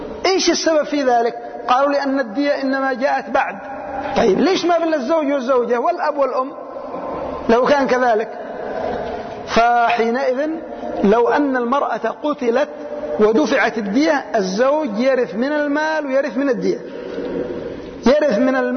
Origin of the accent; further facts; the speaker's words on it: Yemen; هذا أيضا موجود عندنا في اليمن